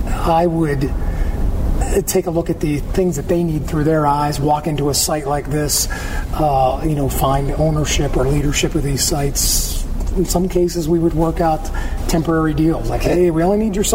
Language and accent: English; Pennsylvania, United States; also born or lived in Oakland, Pittsburgh; I grew up in Armstrong County.